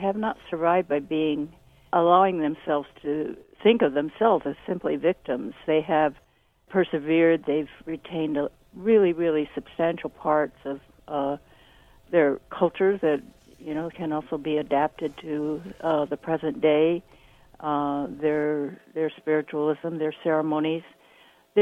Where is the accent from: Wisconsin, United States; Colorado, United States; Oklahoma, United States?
Oklahoma, United States; As we know, I grew up in Oklahoma. There were always pipelines exploding